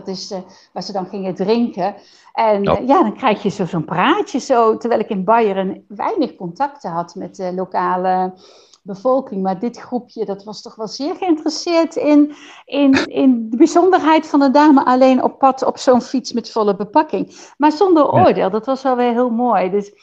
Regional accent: Nijmegen, Gelderland, Netherlands; Ik kom uit Nijmegen. Ik ben 51

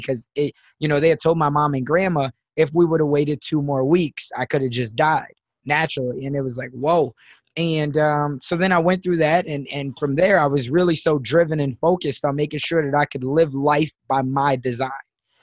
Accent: Chicago, Illinois, United States; also born or lived in Sioux City, Iowa; now in Omaha, United States; Because I grew up in South Side of Chicago before my family made the decision to move me to Sioux City, Iowa. So my entire life, I've been based out of the Midwest. Now I live in Omaha, Nebraska.

